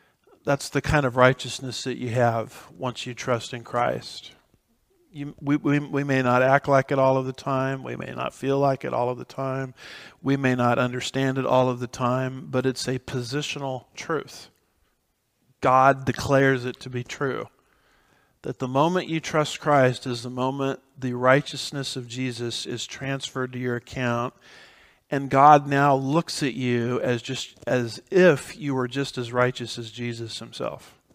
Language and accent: English; California, United States; But, and I'm from California.